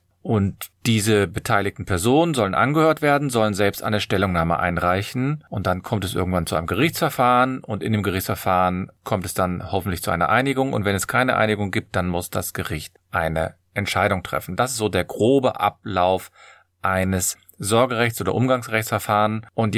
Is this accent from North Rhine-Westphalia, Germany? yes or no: yes; Cologne, North Rhine-Westphalia, Germany; ich komme aus Köln, ich bin Fachanwalt für Familienrecht